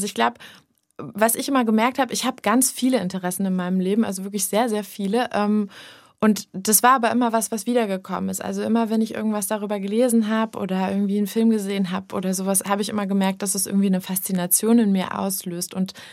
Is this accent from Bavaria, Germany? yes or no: no; Berlin, Germany; born there; ich bin in Berlin geboren. Da stand noch die Mauer.